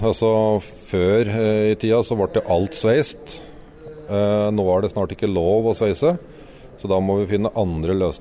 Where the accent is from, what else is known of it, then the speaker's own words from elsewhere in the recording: Søndre Land, Innlandet, Norway; Så jeg kommer fra Søndre Land, Landåsbygda.